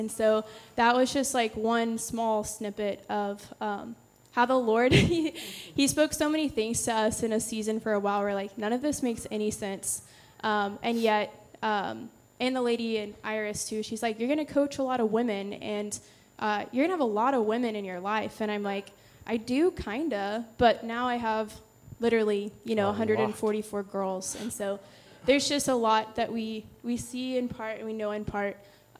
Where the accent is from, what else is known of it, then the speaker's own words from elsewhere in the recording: Dallas, Texas, United States; which I'm from Dallas.